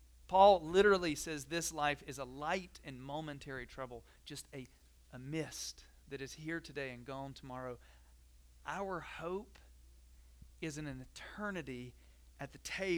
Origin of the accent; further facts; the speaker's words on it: North Carolina, United States; accent: southern; I am from North Carolina originally, and, like, words, southern words come out. I mean, there, I know I kind of have a southern accent anyway